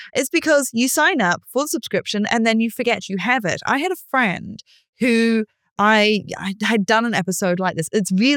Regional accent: New Zealand; I'm too New Zealander for that anyway.

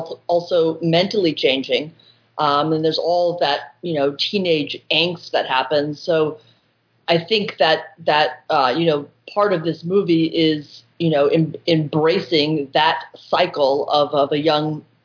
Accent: Massachusetts, United States; I'm from back east. I'm from Massachusetts, and I'm from a really big family, and I have 7 brothers.

